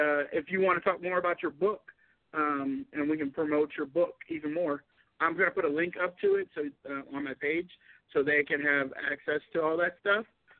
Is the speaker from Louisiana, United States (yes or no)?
yes; Louisiana, United States; I'm from Louisiana originally, so it's totally different than Louisiana.